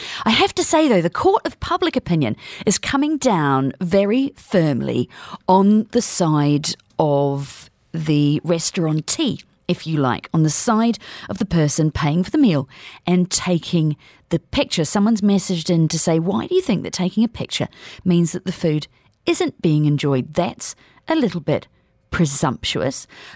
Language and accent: English; New Zealand; The small town I grew up in New Zealand